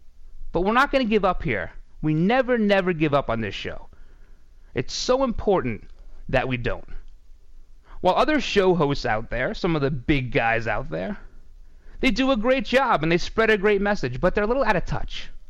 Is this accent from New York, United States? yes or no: yes; New York, United States; If you can't tell, I'm from New York. A lot of people can't tell that.